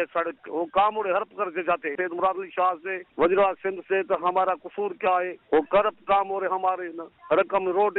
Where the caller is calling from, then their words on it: Goth Mir Machi, Sindh, Pakistan; گوٹ میر ماچی، ضلع کمبر شاہ گڑھ سے، ہماری اعلیٰ حکام کو درخواست پہنچائے